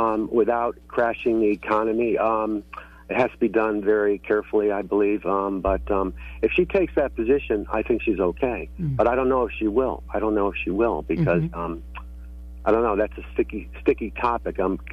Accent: Connecticut, United States; now in Vermont, United States; And I came from Connecticut, another state that has an extremely high unemployment rate. And I moved back to Vermont

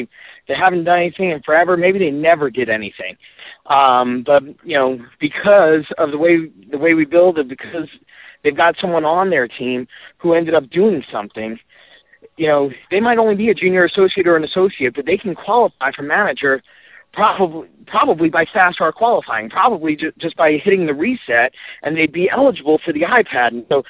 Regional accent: Idaho, United States; Well, I got to tell you, I'm from Idaho, but that's okay.

